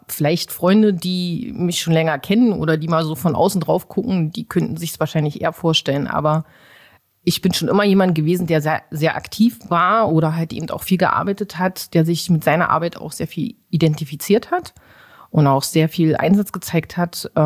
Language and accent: German; Magdeburg, Saxony-Anhalt, Germany; also born or lived in Bulgaria; Ich lebe hier in Magdeburg, seitdem ich 5 bin. Gebürtig bin ich eigentlich aus Bulgarien, also von daher eine kleine Reise hinter mir.